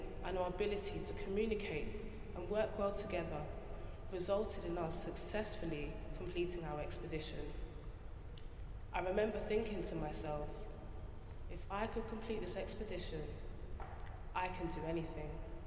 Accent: London, United Kingdom; I grew up in East London and had never been camping before.

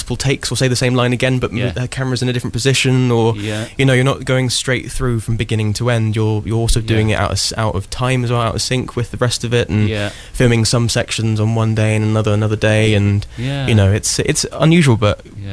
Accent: Reading, South East England, United Kingdom; I'm originally from Reading

